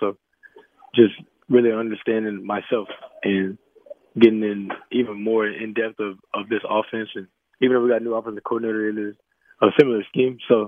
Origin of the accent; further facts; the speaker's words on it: Florida, United States; And, you know, I'm from Florida, so kind of like watching him at Florida State and Miami Central